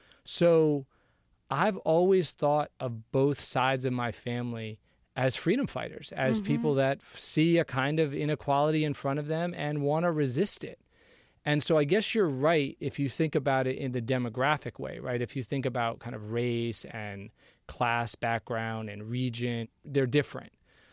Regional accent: Atlanta, Georgia, United States; Because the amazing thing about growing up in Atlanta is there's no one way to be Black in Atlanta, right?

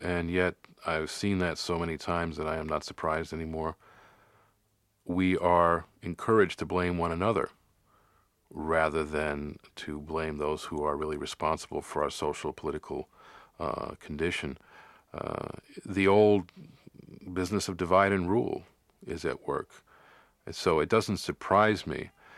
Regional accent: Brooklyn, New York, United States; Well, I was born in the East New York section of Brooklyn, and I was raised in a public housing, mixed-income public housing, in that section of New York City.

